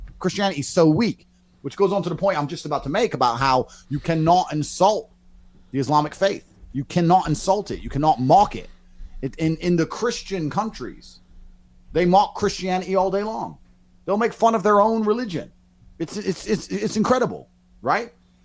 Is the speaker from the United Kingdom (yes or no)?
yes; Luton, East of England, United Kingdom; I grew up in Luton in England, which is predominantly Muslim.